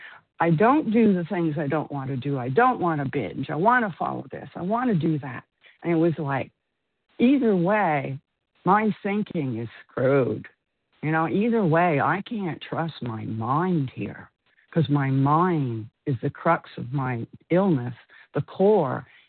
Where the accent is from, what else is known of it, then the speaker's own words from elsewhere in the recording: Florida, United States; I am from Florida.